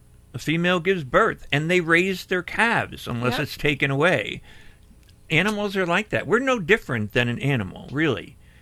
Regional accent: United States; But even though being an American, I'm not going to Peru and eating guinea pig.

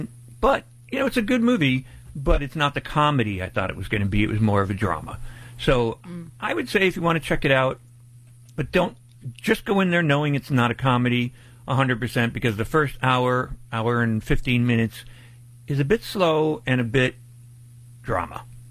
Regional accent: Scranton, Pennsylvania, United States; And it happened in the town next to us where we grew up, where I grew up in Pennsylvania. It happened in Pittston, and I grew up in Manuka, Scranton.

